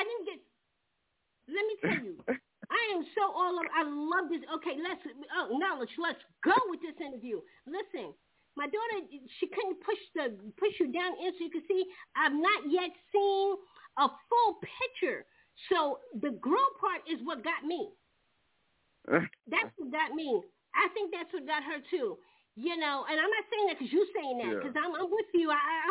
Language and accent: English; New York, United States; Listen, I got I'm from New York, and people call me aggressive so much.